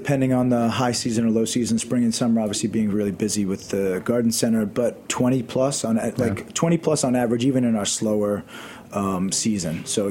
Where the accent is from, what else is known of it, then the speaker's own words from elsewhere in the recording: Maspeth, New York, United States; I mean, I grew up in Queens, in Maspeth, Queens.